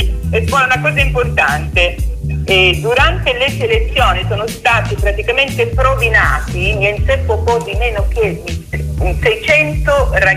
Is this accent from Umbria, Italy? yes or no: no; Melpignano, Apulia, Italy; Sono nata nel profondo sud di questo Nevado Fiera, sono salentina melpignanese di origine addirittura.